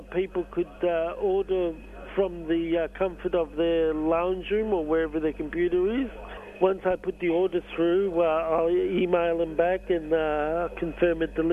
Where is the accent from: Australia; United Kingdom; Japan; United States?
Australia; born there; I was born in Australia back in 65.